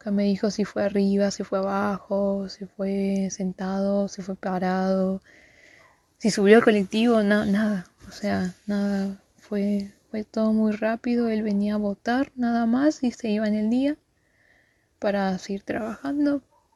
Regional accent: Monte Carlo, Misiones, Argentina; yo soy de Monte Carlo

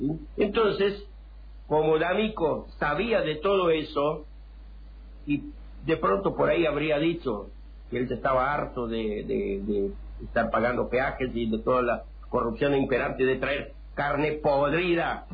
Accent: Campo Grande, Misiones, Argentina; yo estaba radicado en Buenos Aires, donde ejercía mi profesión, pero yo soy oriundo de Campo Grande

